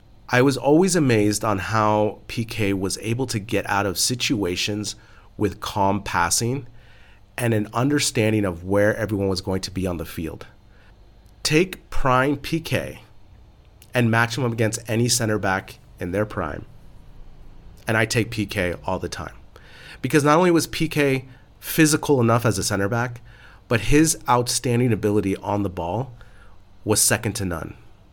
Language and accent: English; San Francisco, California, United States; I'm from San Francisco Bay Area.